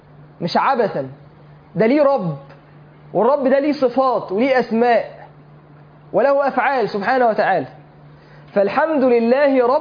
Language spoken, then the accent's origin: Arabic; Egypt; احنا مصريين لو قلت معرفش اتحرق حضرتك.